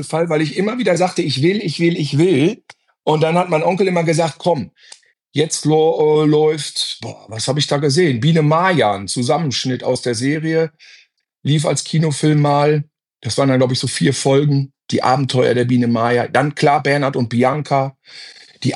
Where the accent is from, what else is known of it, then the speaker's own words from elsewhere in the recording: Gütersloh, North Rhine-Westphalia, Germany; Ich komme aus Gütersloh